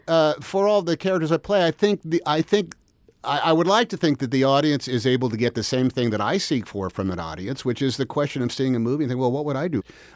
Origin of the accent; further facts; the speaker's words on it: Alameda, California, United States; when I was a kid, I grew up in Alameda, California. I spent a lot of years there